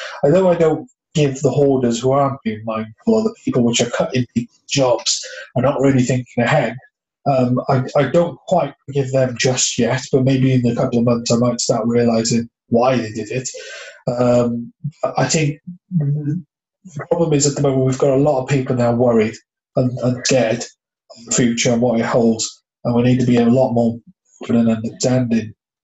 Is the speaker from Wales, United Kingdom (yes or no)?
yes; Wales, United Kingdom; I was brought up in West Wales. The closest beach to us was like 4 miles away. So I lived literally on the coast